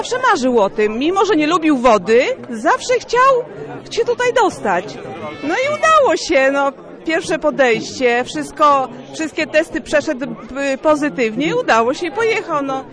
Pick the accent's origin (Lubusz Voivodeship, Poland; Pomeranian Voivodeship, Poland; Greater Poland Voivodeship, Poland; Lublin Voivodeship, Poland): Lublin Voivodeship, Poland; Biała Podlaska; bo my pochodzimy z Białej Podlaskiej i on też, także blisko siebie mieszkamy